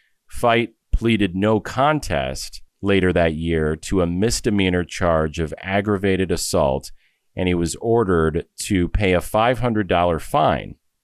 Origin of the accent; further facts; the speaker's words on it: Iowa, United States; He was first sent to the New Mallory Abbey in my home state of Dubuque, Iowa for a while